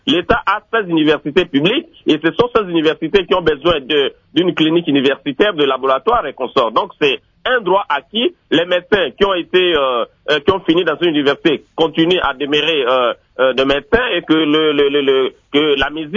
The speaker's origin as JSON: {"language": "French", "town": "Mbandaka", "region": "Équateur", "country": "DR Congo", "said": "comme chez moi, en Mbandaka, par exemple"}